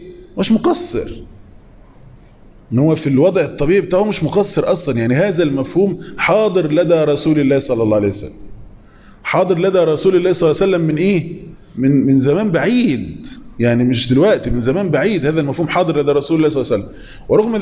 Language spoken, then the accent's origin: Arabic; Saudi Arabia; انا سعودي